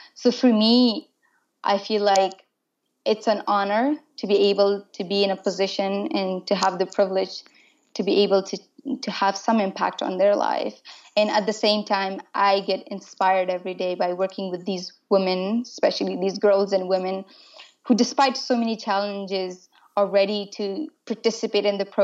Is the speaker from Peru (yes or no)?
no; Afghanistan; So I'm from Afghanistan